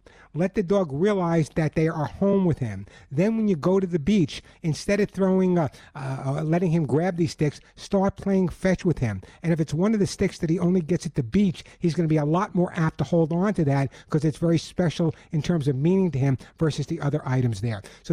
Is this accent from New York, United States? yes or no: yes; Oceanside, New York, United States; I grew up on Long Island, a small town on Long Island called Oceanside. And I spent my entire childhood on the beach.